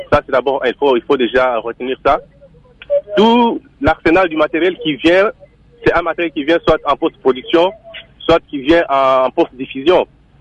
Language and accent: French; Haut-Katanga, DR Congo; je viens de la province du Haut-Katanga, je vis le même problème